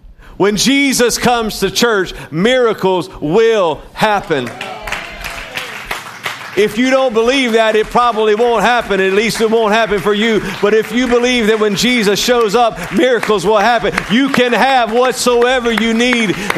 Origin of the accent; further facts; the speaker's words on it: Denham Springs, Louisiana, United States; I heard this story over and over and over growing up in Denham Springs, Louisiana.